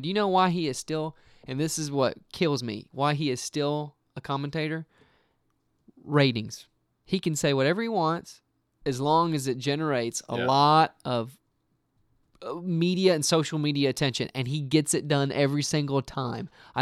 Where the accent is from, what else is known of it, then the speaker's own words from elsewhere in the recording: Nashville, Tennessee, United States; we're from Nashville, by the way.